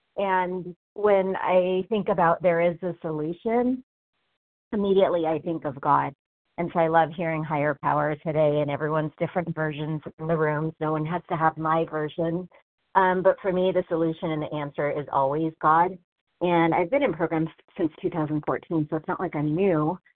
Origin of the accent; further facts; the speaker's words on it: California, United States; from California.